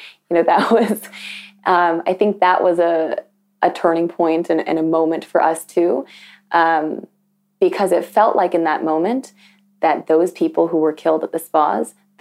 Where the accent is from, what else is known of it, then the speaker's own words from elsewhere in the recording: Toronto, Ontario, Canada; also born or lived in Scarborough / Markham; Growing up in Toronto and in Scarborough and in Markham, they're pretty diverse places.